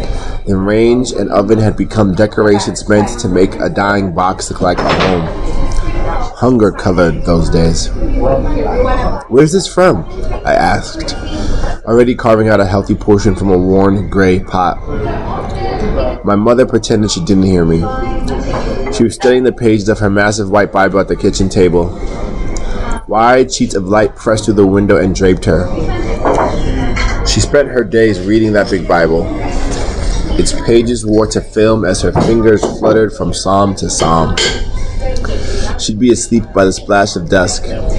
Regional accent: New York, United States; born there; I was born in America. I was born in New York.

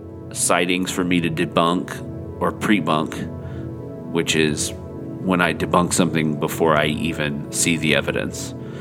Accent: Georgia, United States; And I'm from Northeast Georgia, so New York is really different.

